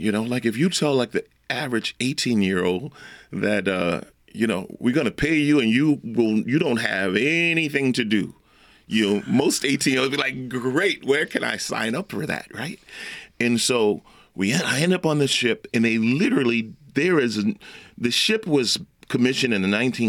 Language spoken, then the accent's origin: English; New Orleans, Louisiana, United States; I did exactly what I knew from growing up in Pigeon Town.